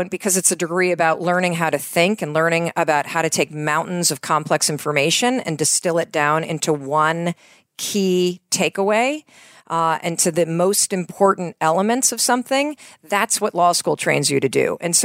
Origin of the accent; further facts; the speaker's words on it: Michigan, United States; So I grew up in Western Michigan. Mm-hmm. I went east to college and law school